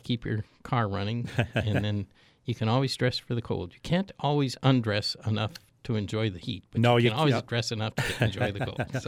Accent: Minnesota, United States; Yes. I grew up in Minnesota, and ice fishing's a big deal.

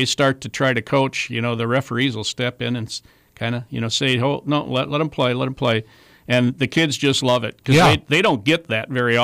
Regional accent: Wisconsin, United States; Well, I'm originally from Wisconsin

